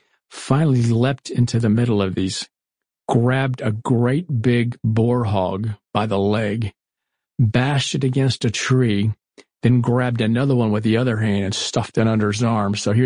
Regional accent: Florida, United States; I was growing up in Florida. We had the Everglades just outside of us.

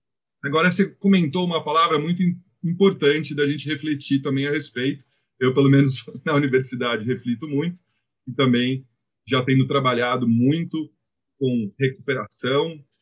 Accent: São Paulo, Brazil; also born or lived in England; com um metro eu vim para o Brasil, cresci o segundo metro aqui no Brasil, morando no Butantã e indo para a escola de bicicleta em Pinheiros, atravessando a ponte em cima do Rio Pinheiros. Hoje em dia, na verdade, é o contrário. Eu moro em Pinheiros

